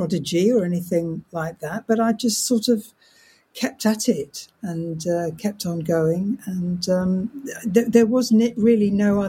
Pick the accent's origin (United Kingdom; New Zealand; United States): United Kingdom; London; also born or lived in Chatham; now in Hertfordshire, United Kingdom; I was born in Chatham, but the family moved to southeast London when I was about five, and that was where I was brought up, really.